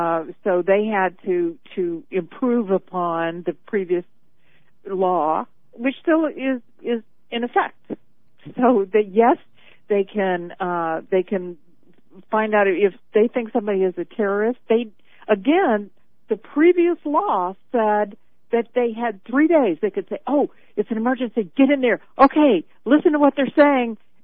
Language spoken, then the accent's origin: English; Louisiana, United States; now in Chicago, United States; I mean, I came from Louisiana, which is like another universe, you know.